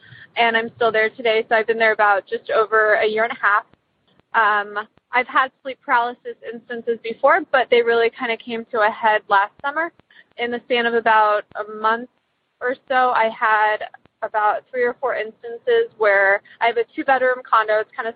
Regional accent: Columbus, Ohio, United States; Also, I'm from Columbus, Ohio.

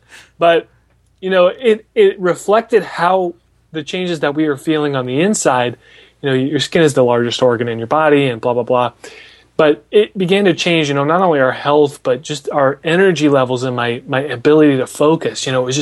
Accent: Des Moines, Iowa, United States; so it has a special place in my heart because I'm from Des Moines.

